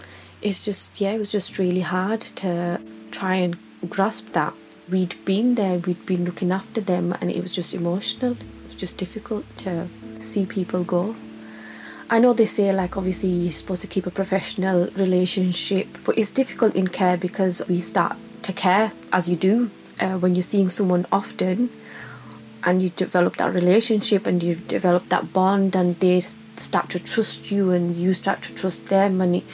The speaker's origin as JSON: {"language": "English", "town": "Bradford", "region": "Yorkshire and the Humber", "country": "United Kingdom", "said": "I'm from Bradford and I'm a mental health support worker."}